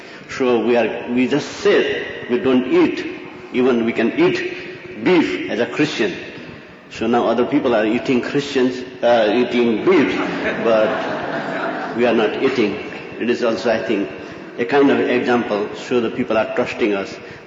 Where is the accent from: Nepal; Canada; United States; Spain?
Nepal; I came from Nepal